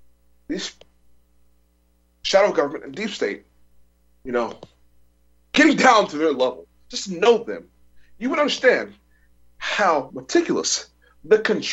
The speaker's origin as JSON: {"language": "English", "region": "Texas", "country": "United States", "also_born_or_lived": "California", "said": "Now, I'm from Texas, lived in California for a long period of time, so snow is not something I'm accustomed to."}